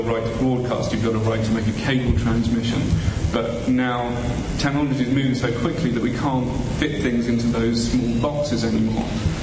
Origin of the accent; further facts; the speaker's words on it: England, United Kingdom; because I'm an English lawyer.